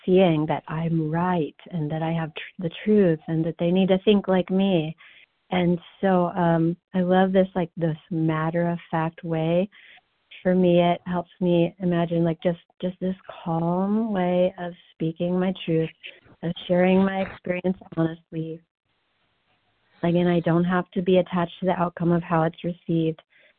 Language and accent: English; Missouri, United States; I'm grateful to be a recovered compulsive overeater, and I'm from Missouri.